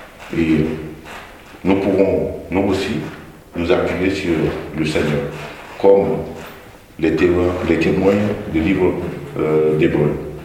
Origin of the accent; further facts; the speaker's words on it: Chad; je n'étais pas né dans une famille chrétienne. Avec mon épouse, nous sommes originaires du Tchad. Ma famille est animiste.